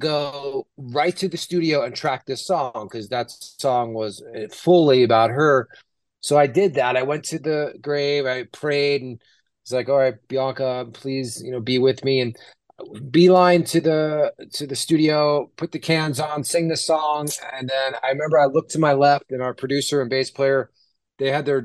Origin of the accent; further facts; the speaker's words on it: New York City, New York, United States; I grew up in New York City. I was into a lot of hardcore punk rock